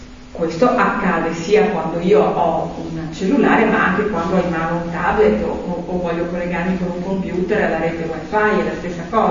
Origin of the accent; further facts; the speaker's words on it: Venice, Veneto, Italy; now in Padova, Italy; io arrivo dalla campagna, in realtà io sono veneziana, non padovana, però arrivo dalla provincia di Padova in questo momento, vivo lì.